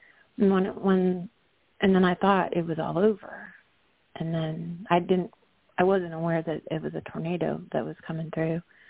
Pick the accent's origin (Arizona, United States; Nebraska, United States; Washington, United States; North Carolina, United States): North Carolina, United States; moved away as an adult; Like, I'm from Yancey County, which is just about 45 minutes outside of Asheville, which actually got hit harder than Asheville.